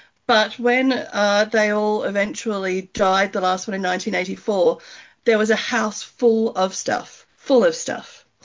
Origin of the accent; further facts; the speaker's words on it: Melbourne, Victoria, Australia; as most people can tell the minute they listen to me, I'm not from this hemisphere. I grew up in Melbourne, Australia, and met my husband there. I grew up in a beachside suburb.